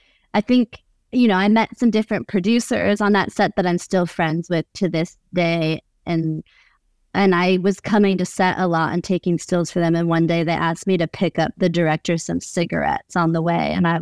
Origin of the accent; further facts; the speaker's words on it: Los Angeles, California, United States; I guess I grew up in Los Angeles, and at 16, I started telling people I was a photographer